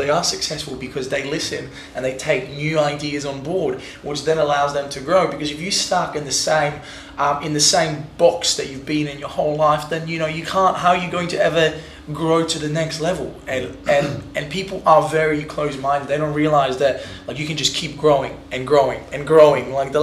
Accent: Australia; we're all Australian

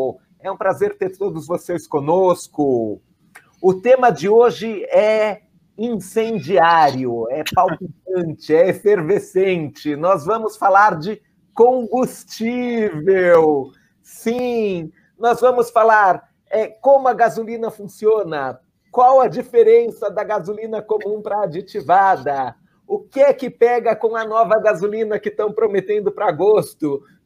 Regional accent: Cuba; Portuguese is a second language; Lembra que eu sou cubana, não deixa isso muito complicado, não.

